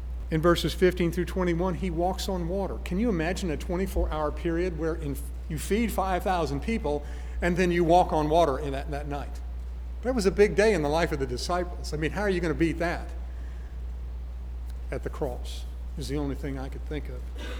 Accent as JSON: {"language": "English", "town": "Denver", "region": "Colorado", "country": "United States", "tie": "born there", "said": "I was born in Denver, Colorado in 1953, and I came from my dad and mom."}